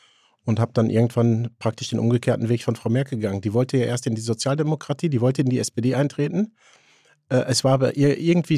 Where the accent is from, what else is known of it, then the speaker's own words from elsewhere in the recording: Haltern am See, North Rhine-Westphalia, Germany; und ich komme ja aus Haltern am See, das ist Münsterland